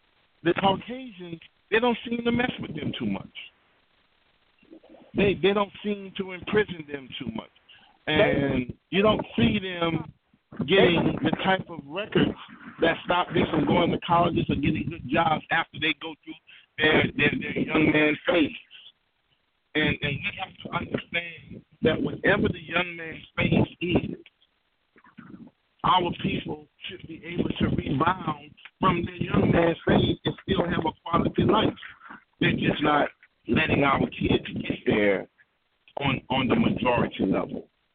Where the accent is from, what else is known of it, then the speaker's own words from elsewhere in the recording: the South, United States; And I grew up in the South. I lived in suburbia. I lived in the inner city. I lived in the project as a kid.